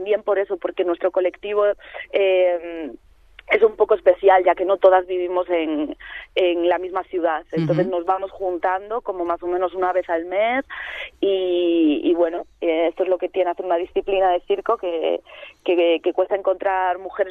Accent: Galicia, Spain; nos vamos cada una a su casa, yo soy gallega

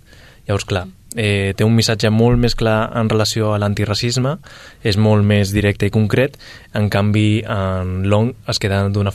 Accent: Valencia, Valencian Community, Spain; born there; sóc nascut a València, però, evidentment, pel meu aspecte i el meu origen, ja prejutgen que sóc asiàtic

